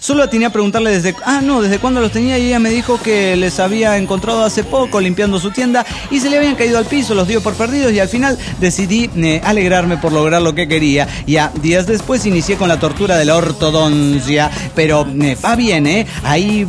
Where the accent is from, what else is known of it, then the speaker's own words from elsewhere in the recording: Barranqueras, Chaco, Argentina; de Barranqueras, Argentina.